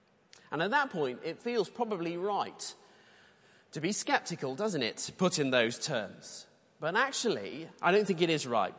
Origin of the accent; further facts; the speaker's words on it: Manchester, North West England, United Kingdom; born there; Well, I can say that because I was born in Manchester